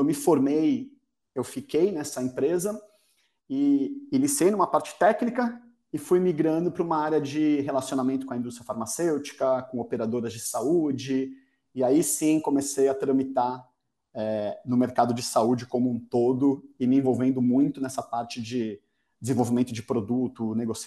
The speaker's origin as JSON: {"language": "Portuguese", "town": "Santos", "region": "São Paulo", "country": "Brazil", "tie": "born or raised there", "said": "Eu sou de Santos. Eu nasci em Santos. Fiquei até meus 17, 18 anos bastante fixo por aqui. Fiz faculdade em Santos e em um determinado momento São Paulo chama, né? Santos é uma cidade que é incrível. Eu voltei para a cidade agora. Estou fixo em Santos novamente"}